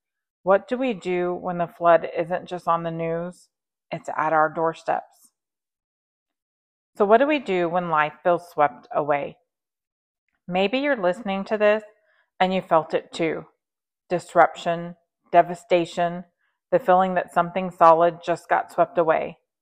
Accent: Texas, United States; a special message from my heart right here in the Hill Country of Texas. Over the past few days, my home state has experienced a devastating flood

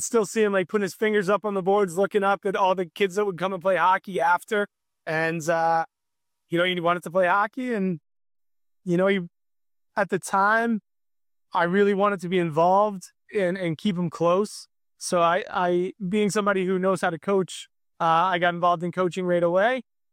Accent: Massachusetts, United States; You know, it's growing up in Massachusetts, like hockey's something that you just have.

